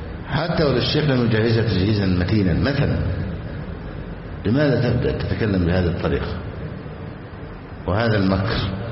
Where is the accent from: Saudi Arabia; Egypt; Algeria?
Egypt; بلادنا مصر